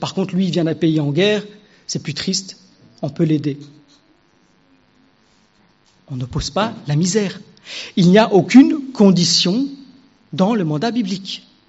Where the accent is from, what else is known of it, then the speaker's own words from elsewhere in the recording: Belgium; il suffit de regarder chez nous, en Belgique, à quelques kilomètres d'ici